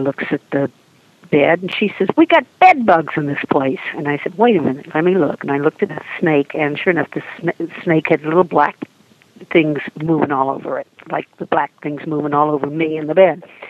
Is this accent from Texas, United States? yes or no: yes; Texas, United States; well, of course I can handle a snake. I grew up in Texas.